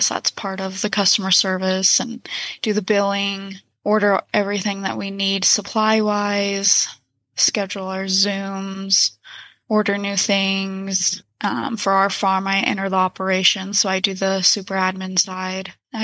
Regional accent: Lamar, Colorado, United States; So I was born in Lamar, Colorado. I was born and raised there. I come from a big family.

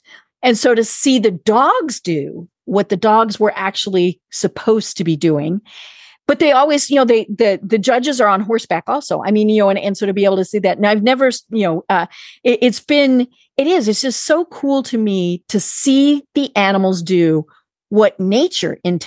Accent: Colorado, United States; now in Atlanta, United States; So I'm actually in Atlanta, but I am from Colorado way up in the mountains.

